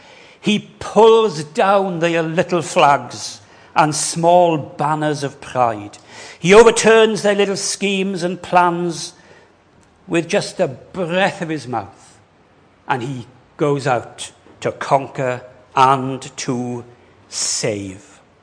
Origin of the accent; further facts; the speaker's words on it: Wales, United Kingdom; I'm Baptist. I'm Welsh Baptist.